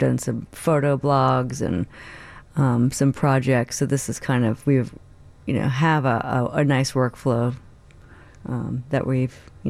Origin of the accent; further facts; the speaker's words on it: New York, United States; my grandfather was a Mets fan. I grew up in New York.